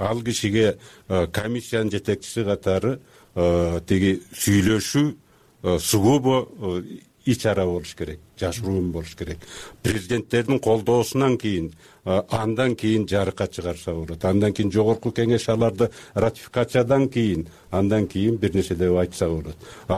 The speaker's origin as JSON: {"language": "Kyrgyz", "town": "Minbulak", "region": "Batken Region", "country": "Kyrgyzstan", "tie": "born or raised there", "said": "Миңбулак деген жерде болуп атат. Ошол жерге тиги көк таштыктарды көчүрүп атат. Ал менин айылым болот өзү."}